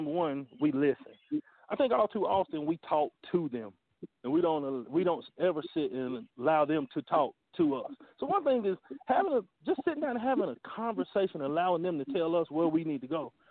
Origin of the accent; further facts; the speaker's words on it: Gastonia, North Carolina, United States; Well, I grew up in Gastonia. Grew up on York Street, between York Street and Dallas.